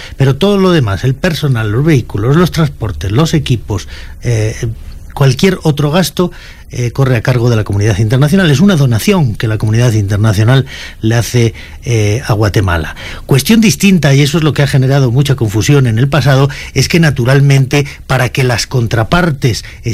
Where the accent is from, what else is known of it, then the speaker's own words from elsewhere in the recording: Madrid, Community of Madrid, Spain; born there; Yo soy nacido en Madrid. Mi familia, por parte de padres, de origen vasco, y por parte de madre, leonés.